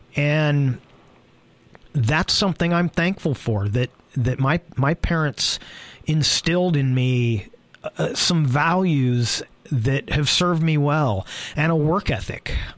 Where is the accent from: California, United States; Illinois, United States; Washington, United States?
California, United States; So as some of you know, I come from the Bay Area, so I'm a big Golden State Warriors fan.